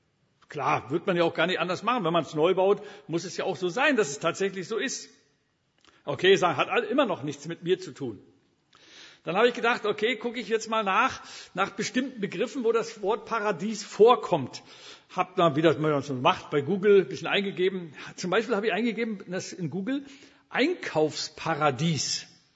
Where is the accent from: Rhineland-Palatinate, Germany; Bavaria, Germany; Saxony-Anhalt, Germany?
Saxony-Anhalt, Germany; Elbingerode; wir haben bei uns in Elbingerode, wo ich herkomme, da haben wir eine Klinik gebaut